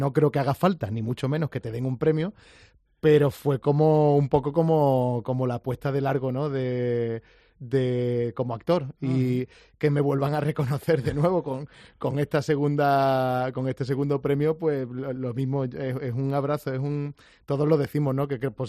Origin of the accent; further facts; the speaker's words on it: Coín, Andalusia, Spain; also born or lived in Madrid; he vuelto después de 15 años en Madrid y estoy viviendo de nuevo en mi pueblo, en Coín.